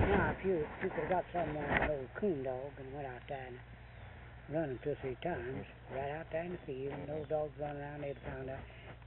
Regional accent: Alabama, United States; You know, I'm from Alabama, North Alabama, out west of Birmingham, in Walker County.

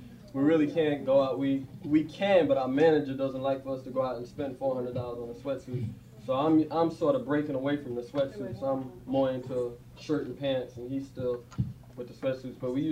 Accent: Jamaica, New York, United States; Like, I'm from Jamaica.

